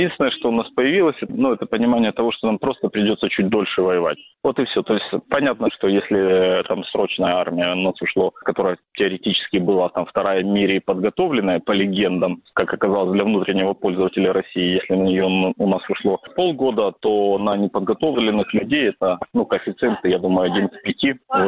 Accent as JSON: {"language": "Russian", "town": "Zaporizhzhia", "region": "Zaporizhzhia Oblast", "country": "Ukraine", "said": "Я сам из Запорожья. Значительную часть жизни жил."}